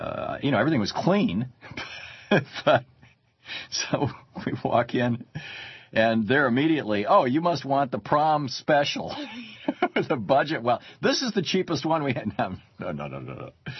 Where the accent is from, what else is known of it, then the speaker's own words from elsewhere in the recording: Lansing, Michigan, United States; I grew up in Lansing, Michigan, in a little three-bedroom house in Lansing with a basement.